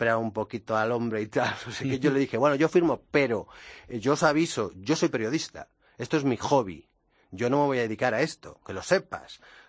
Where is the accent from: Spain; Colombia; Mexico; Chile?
Spain; Vigo, Galicia; yo soy de Vigo.